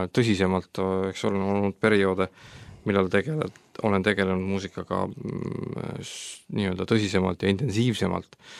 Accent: Tallinn, Harju County, Estonia; born there; Ma olen sündinud Tallinnas 20. aprilli 1973.

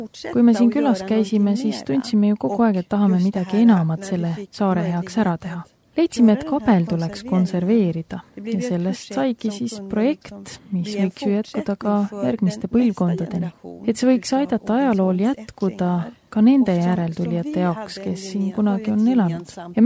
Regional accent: Stockholm County, Sweden; Ruuslaagenis, kust mina pärit olen, seal ei ole ju harv nähtus see, et on Eesti rootslasi seal, kes elavad.

